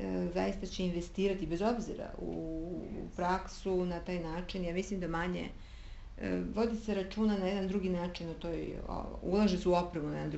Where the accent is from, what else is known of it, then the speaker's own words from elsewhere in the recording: Serbia; mi smo Srbi takvi, volimo sve što je skupo